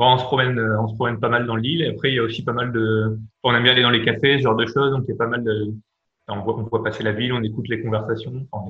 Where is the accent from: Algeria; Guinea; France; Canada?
France; Lille, Hauts-de-France; born there; je suis né à Lille en 1990